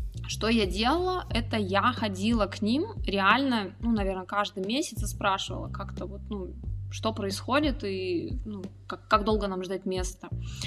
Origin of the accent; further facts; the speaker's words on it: Omsk, Omsk Oblast, Russia; now in Berlin, Germany; А, мы из Омска.